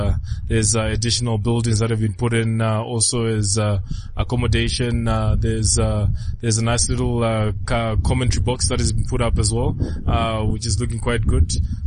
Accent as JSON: {"language": "English", "town": "Highfield", "region": "Harare", "country": "Zimbabwe", "said": "Obviously, like you said, I'm from Highfield, and this is our club"}